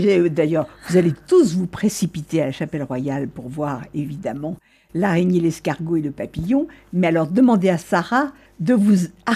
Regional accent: Dreux, Centre-Val de Loire, France; born there; Ah, sans vous, je suis née à Dreux.

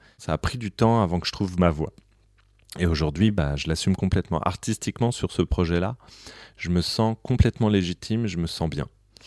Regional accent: Saint-Denis, Île-de-France, France; Je viens de Saint-Denis, donc il y a un côté un peu cliché, mais c'était vrai. C'est-à-dire, tous mes potes écoutaient du rap.

